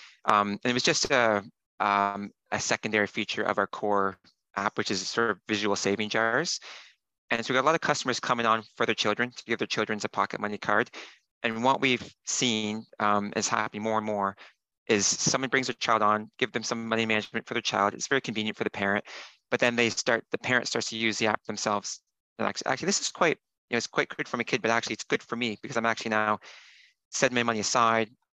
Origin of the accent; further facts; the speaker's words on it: Canada; moved away as an adult; now in United Kingdom; I'm from Canada. I moved to the UK about 15 years ago